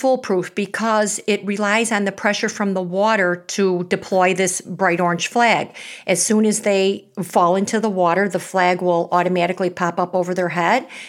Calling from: Hinsdale, Illinois, United States; I am calling from Hinsdale, Illinois.

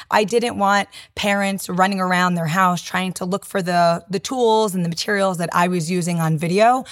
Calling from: Boca Raton, Florida, United States; I am calling from Boca Raton, Florida, and I am the CEO and founder of Adventures in Handwriting.

